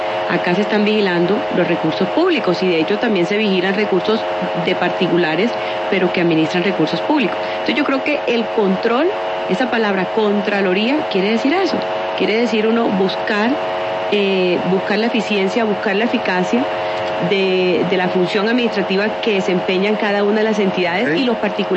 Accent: Tierra Alta, Córdoba, Colombia; born there; now in Bogotá, Colombia; Nací en Tierra Alta, Córdoba, imagínese. Pero ya me dicen que soy cachaca, que soy supremamente cachaca, porque hace 23 años vivo en Bogotá.

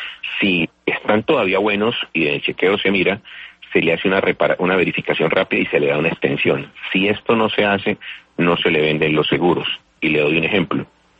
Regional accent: Norte de Santander, Colombia; yo soy de allá, de Norte de Santander

